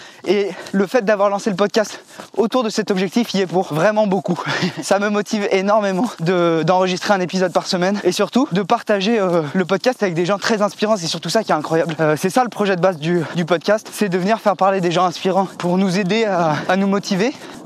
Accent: France; now in Belgium; Je suis un Français qui habite en Belgique, donc je m'adapte à la langue.

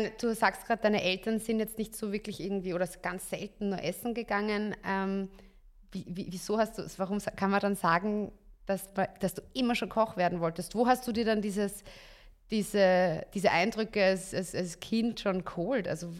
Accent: Austria; also jetzt als Österreicher gibt es andere Kulinarik-Hochburgen, die wir so mitkriegen.

